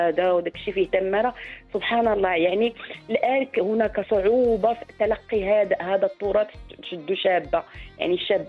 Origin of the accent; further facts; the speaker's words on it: Souss-Massa, Morocco; انا مؤخرا كنت في واحد العرس غير في مدينتي هنايا، ولقيت بان دوك الناس من نواحي ديالنا ديال سوس ديال ديك المنطقه،